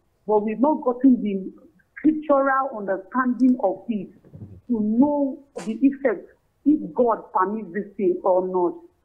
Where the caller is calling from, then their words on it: Wukari, Taraba, Nigeria; calling from Taraba, Wukari.